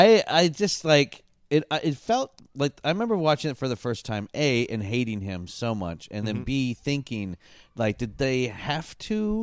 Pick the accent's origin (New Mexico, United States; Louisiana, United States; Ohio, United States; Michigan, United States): Michigan, United States; Because it was all like 60s, early 70s rerun stuff where I grew up in Michigan.